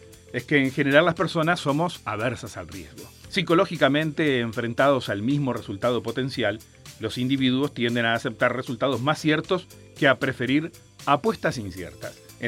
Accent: Uruguay; cuán aversos somos los uruguayos a correr riesgo

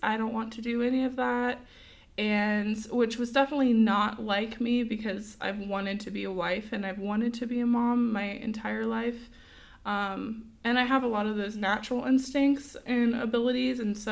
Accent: California, United States; moved away as an adult; so I am from California, and God asked me to move to South Carolina the year prior before we met, and I bravely said yes, and I moved over there, and I didn't know anyone

